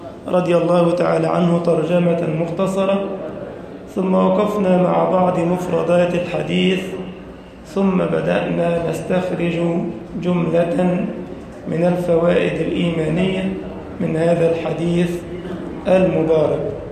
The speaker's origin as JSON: {"language": "Arabic", "country": "Egypt", "said": "اللهم أمن بلدنا مصر وسائر بلاد المسلمين"}